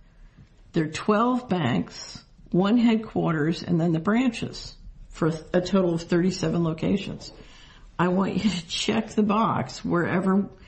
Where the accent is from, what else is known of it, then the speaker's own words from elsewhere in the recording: Philadelphia, Pennsylvania, United States; because I grew up in Philadelphia, and my first boyfriend's father was a ward leader